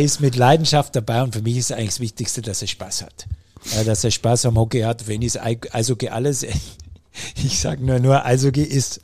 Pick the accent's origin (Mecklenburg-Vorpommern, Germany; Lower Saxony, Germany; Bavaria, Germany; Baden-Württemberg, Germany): Bavaria, Germany; ich komme ja aus Bayern. Und wenn man als bayerisches Kind groß wird